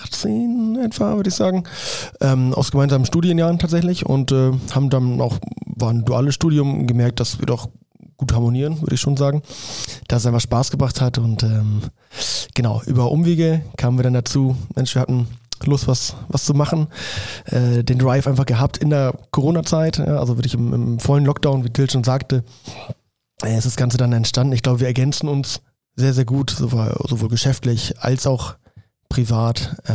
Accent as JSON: {"language": "German", "region": "North Germany", "country": "Germany", "said": "betüdeln, sagt man bei uns im Norden."}